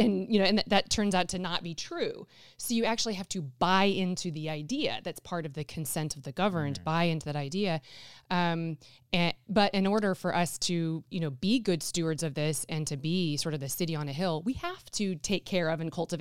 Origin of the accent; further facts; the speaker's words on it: United States; I mean, being American, the people who settled here and developed the country